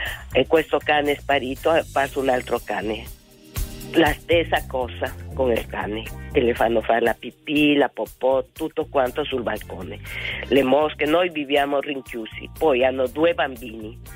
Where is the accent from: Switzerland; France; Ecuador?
Ecuador; io sono originaria d'Ecuador